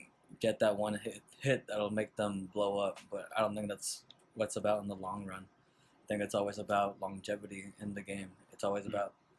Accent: Bakersfield, California, United States; also born or lived in Mission Hills; I was born in Mission Hills, raised in Bakersfield, California.

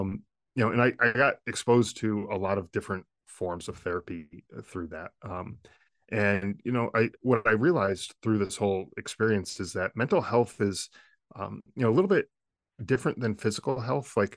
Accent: Connecticut, United States; And so I moved out here to Arizona from Connecticut, where I'm originally from.

